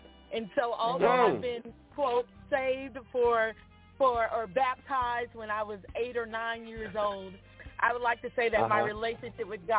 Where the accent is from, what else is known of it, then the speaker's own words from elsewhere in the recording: Pine Bluff, Arkansas, United States; I am from Pine Bluff, Arkansas, born and raised.